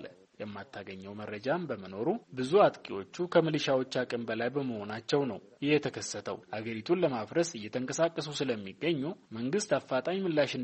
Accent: Oromia, Ethiopia; እኛ የተፈናቀልነው ከጉድና ጅረኛ ቀበሌ ሲሆን አሁን ተበታትነን ችግር ውስጥ እንገኛለን።

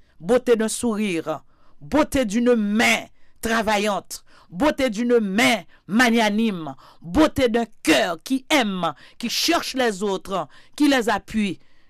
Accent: Haiti; En tant qu'haïtienne

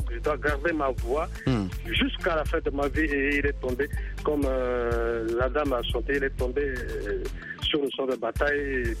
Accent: Central African Republic; Les raisons fondamentales de tout ce problème-là en Afrique, et puis particulièrement chez nous, en République centrafricaine, c'est vraiment la pauvreté.

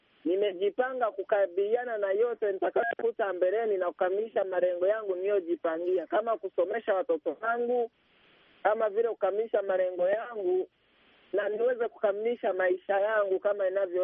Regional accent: Muleba, Kagera, Tanzania; natokea mtaa wa Kebi Tembengute Mleba, Tanzania.

